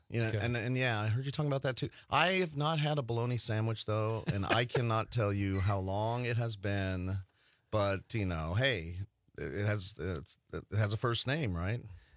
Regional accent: Las Vegas, Nevada, United States; now in Wisconsin, United States; Well, I'm originally not from Wisconsin. I'm from Las Vegas, Nevada.

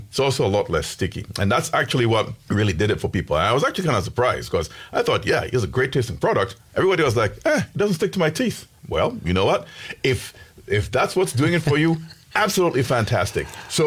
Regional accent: Ghana; now in United States; Yeah, I'm originally from Ghana in West Africa. Came to the U.S. in 92

